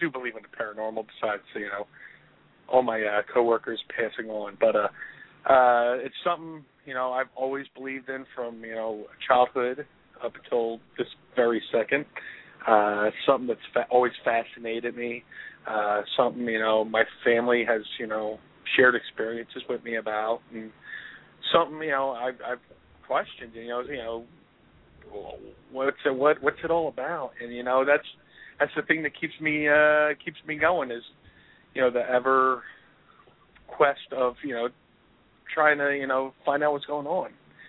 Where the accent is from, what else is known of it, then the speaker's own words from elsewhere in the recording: Philadelphia, Pennsylvania, United States; Yeah, I'm from South Philly, so the F word's like a noun.